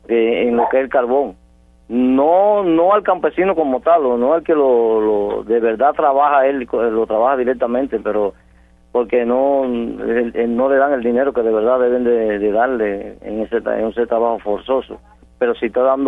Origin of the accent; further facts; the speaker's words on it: Cuba; como cubanos que somos.